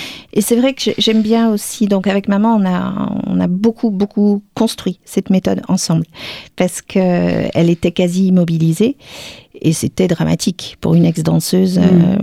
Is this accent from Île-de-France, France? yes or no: yes; Paris, Île-de-France, France; moved away as an adult; also born or lived in Alpes-Maritimes; now in Nîmes, France; je suis parisienne d'origine, donc j'ai quitté Paris à l'âge de 25 ans pour m'installer dans les Alpes-Maritimes et finalement pour venir m'installer à Nîmes il y a quelques temps